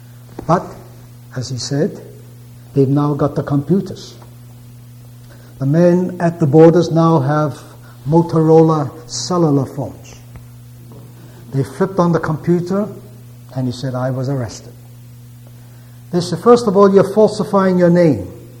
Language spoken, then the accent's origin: English; Shanghai, China; English is a second language; I'm also from Shanghai, and I've also been to a prison and to a labor camp." I spoke to him in Shanghai dialect.